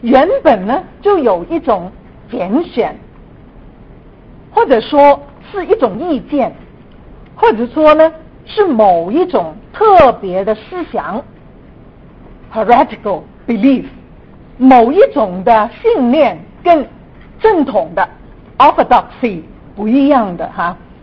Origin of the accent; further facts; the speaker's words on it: Guangdong, China; Chinese is a second language; 是我本身是广东人啊哈，所以呢普通话讲得很普通